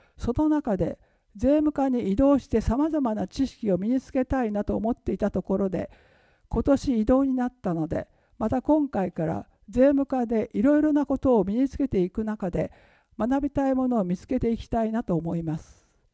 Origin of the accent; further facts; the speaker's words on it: Oi, Kanagawa, Japan; 私も大井町で生まれ育って約20年間住んでいた中でいい町だなと思うところが多かった